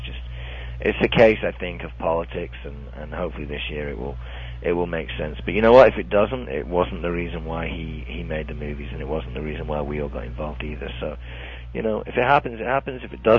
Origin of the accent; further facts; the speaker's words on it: Manchester, North West England, United Kingdom; I'm from Manchester.